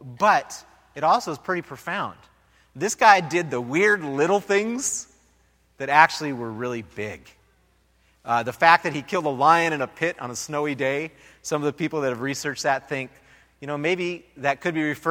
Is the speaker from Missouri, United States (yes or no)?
no; Minnesota, United States; You know, when I was a kid, I grew up in the Midwest